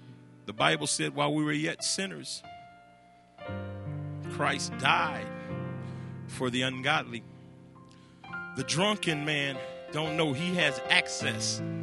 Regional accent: Chicago, Illinois, United States; Now, I'm from Chicago. I'm from a place where sin runs rapid.

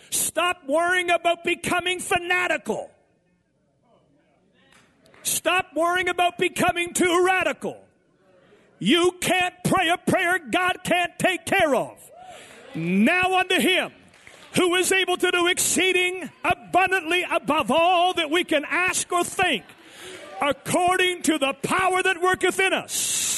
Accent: Eastern Canada, Canada; since I hail from Eastern Canada, where that has the highest tides in the world, 60 feet high, twice a day

